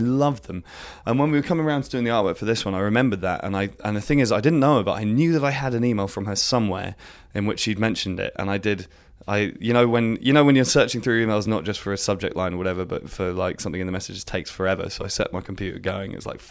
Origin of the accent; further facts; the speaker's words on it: England, United Kingdom; because I come from the punk scene and I'm English